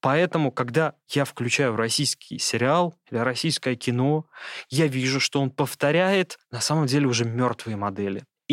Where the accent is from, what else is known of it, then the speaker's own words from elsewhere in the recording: Tashkent, Uzbekistan; Я говорю на русском языке, но родился я в Узбекистане, вырос я в Ташкенте.